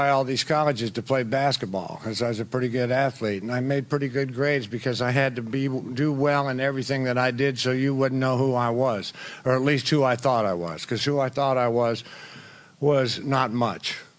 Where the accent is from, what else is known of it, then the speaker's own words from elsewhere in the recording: Troy, Ohio, United States; Anyway, I grew up in Troy, Ohio. It's a little town, about 12,000 people.